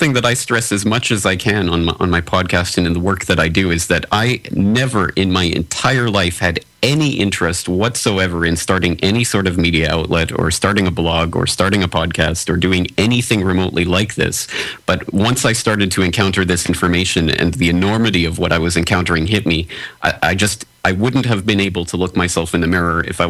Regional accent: Canada; came out here 6 years ago for 1 year, but obviously that turned into 6 years, and there's no time in the near future where I'll be returning to my home country of Canada.

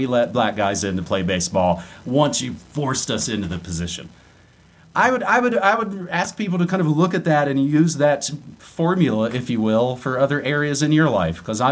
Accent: United States; I'm an American pothead in Japan

